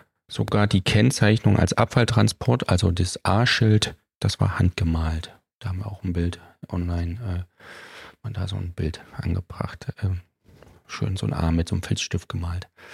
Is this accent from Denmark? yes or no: no; Thuringia, Germany; du hast schon gesagt, ich komme aus Thüringen.